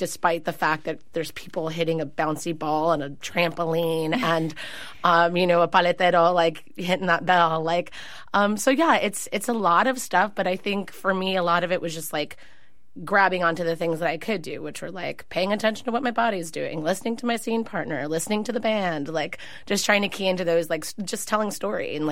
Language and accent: English; San Francisco, California, United States; I grew up in the Mission, and it's like that's the community I grew up in. That's the community that is my family.